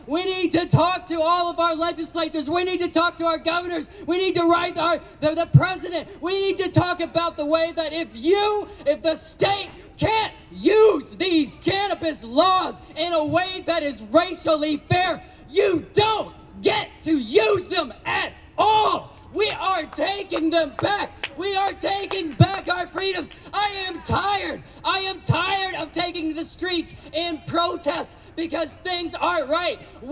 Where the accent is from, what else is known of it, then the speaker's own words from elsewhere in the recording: Berkeley, California, United States; I come from Berkeley, California, and where I lived, we have practically every week we have another rally.